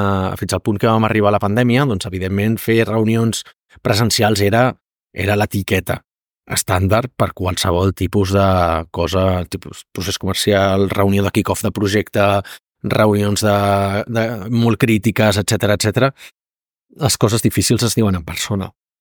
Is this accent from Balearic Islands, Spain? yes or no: no; Catalonia, Spain; som catalans